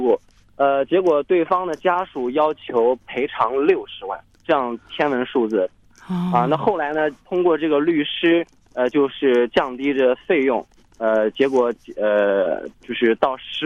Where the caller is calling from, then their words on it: Hebei, China; 我的同学在我们河北这边的这个本地呢